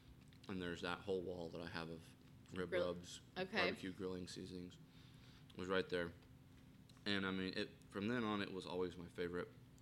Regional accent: Enid, Oklahoma, United States; So I grew up outside of Enid, Oklahoma, and ate on a farm, farm-ish foods.

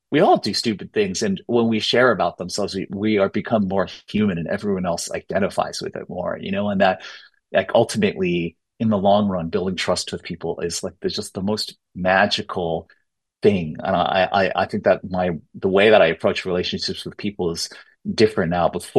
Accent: United States; I come from different cultures. I'm American, I'm Chinese, I'm Nanai, Hotuchu

